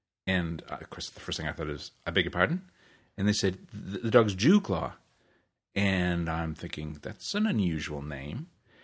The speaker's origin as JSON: {"language": "English", "country": "United States", "said": "as an American, of course, and well, more importantly, as a proud liberal"}